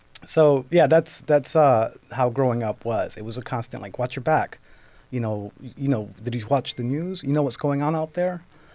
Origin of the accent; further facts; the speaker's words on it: Brooklyn, New York, United States; Growing up in New York, it was like, watch out. I grew up in a very tough neighborhood. East New York was considered, still is, the murder capital of New York, right?